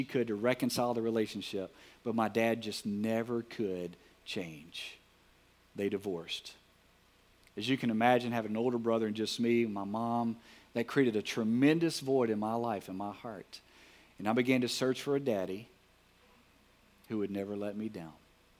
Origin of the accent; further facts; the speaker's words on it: Alexandria, Louisiana, United States; I remember growing up in Alexandria, Louisiana.